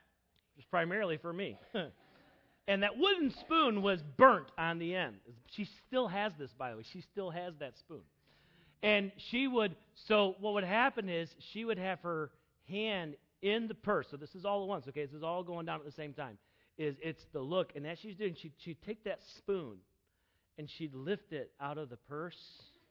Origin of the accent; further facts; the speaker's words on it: South Carolina, United States; I'm from the South. I grew up in South Carolina, okay?